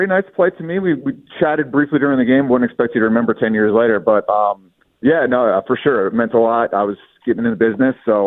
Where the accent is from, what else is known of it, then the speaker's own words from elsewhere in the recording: Mount Lebanon, Pennsylvania, United States; moved away; I grew up in Mount Lebanon and then moved to New Hampshire in 2001.